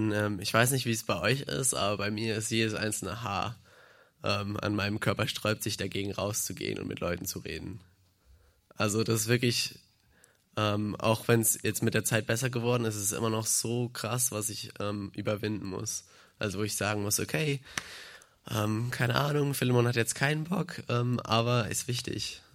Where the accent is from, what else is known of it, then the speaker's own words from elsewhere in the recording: Munich, Bavaria, Germany; Ich bin aus München, ich bin 19.